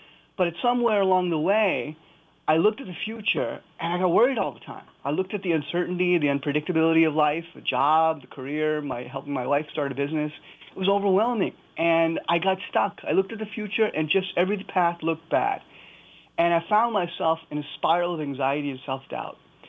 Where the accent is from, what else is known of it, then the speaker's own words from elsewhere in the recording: United States; because I'm an American, I grew up here, I mowed lawns, I delivered newspapers